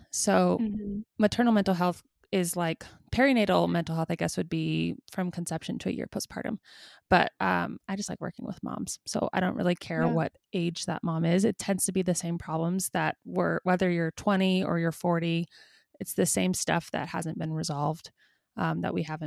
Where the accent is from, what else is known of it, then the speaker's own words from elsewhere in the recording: Georgia, United States; moved away as an adult; now in Utah, United States; I grew up in Georgia, came out here in Utah for school when I was 18 years old. I've lived here ever since.